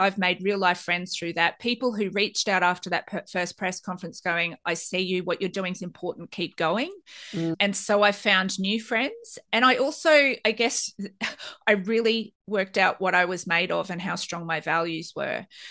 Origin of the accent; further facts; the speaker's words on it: Australia; As an Australian, that's a real fear